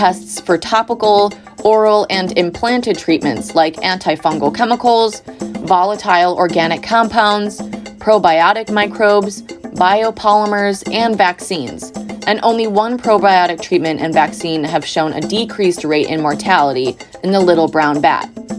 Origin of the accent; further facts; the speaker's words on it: New York, United States; The first case was found in my home state, New York, in Albany County in 2007